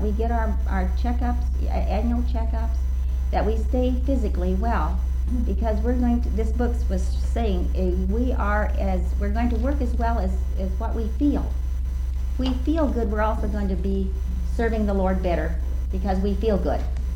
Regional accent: Kansas, United States; We're from Kansas.

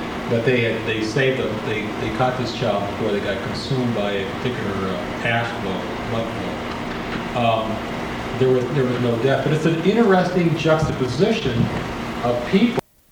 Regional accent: Midwest, United States; Of course, you know, we're from the Midwest. We don't experience earthquakes or volcanic activity.

